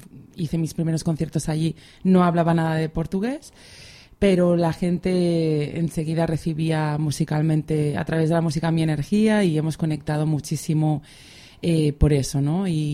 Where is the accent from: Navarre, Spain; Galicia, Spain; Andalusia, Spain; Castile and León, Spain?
Navarre, Spain; Pamplona; born there; moved away as an adult; now in Barcelona, Spain; yo nací en Pamplona y, bueno, sobre los, no sé, ni me acuerdo ya porque llevo mucho tiempo aquí, pero a los 20 años, 21, decidí venir aquí